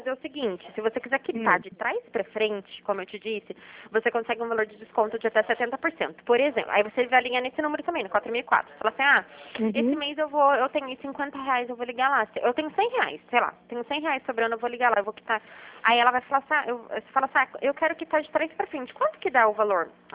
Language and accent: Portuguese; Taubaté, São Paulo, Brazil; É, não, eu sou de Taubaté.